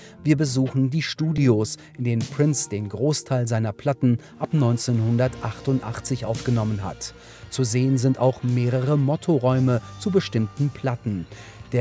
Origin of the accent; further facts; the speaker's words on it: Würzburg, Bavaria, Germany; Ein Tourplakat von 1990 für ein … Konzert in Würzburg, meiner Heimatstadt.